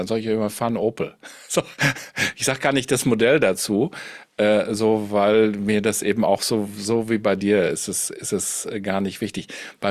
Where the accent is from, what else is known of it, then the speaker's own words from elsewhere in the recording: Münster, North Rhine-Westphalia, Germany; Ich bin ja ursprünglich komme ich aus Münster und deswegen ist Fahrrad da ein Thema.